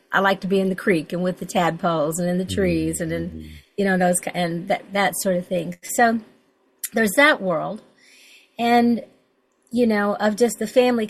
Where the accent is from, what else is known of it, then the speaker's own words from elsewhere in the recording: Kentucky, United States; And I grew up in Western Kentucky. You know, I'm 72, I'll be 73 this year, and back when I was a little girl, we went barefoot from the time schools out